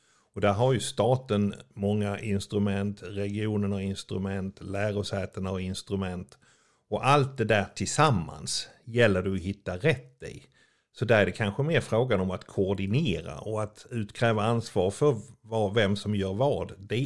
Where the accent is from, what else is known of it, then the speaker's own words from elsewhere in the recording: Örebro, Örebro County, Sweden; Jag brukar skoja och säga att jag kommer från Örebro